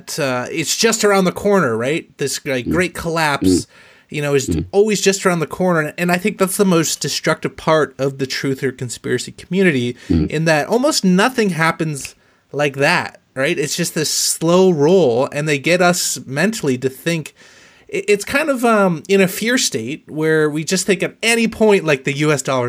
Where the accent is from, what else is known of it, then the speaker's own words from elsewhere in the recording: Canada; I'm Canadian too, fellow Canadian